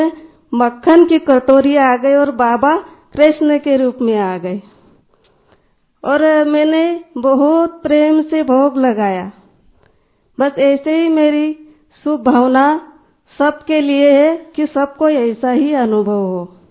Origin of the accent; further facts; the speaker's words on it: Khargone, Madhya Pradesh, India; और मैं खरगोन से हूँ। मैं 5 साल से ज्ञान में आई हूँ और किरण दीदी की पालना में पली हूँ।